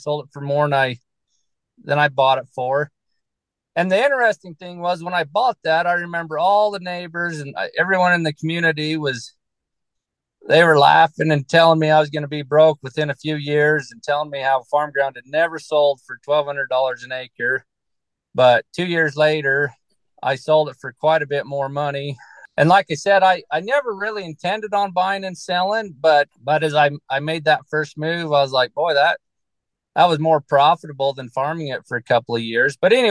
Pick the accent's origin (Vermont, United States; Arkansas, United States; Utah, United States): Utah, United States; Fillmore; I grew up around Fillmore, Utah. There was a 300-acre farm for sale, and they wanted $1,200 an acre.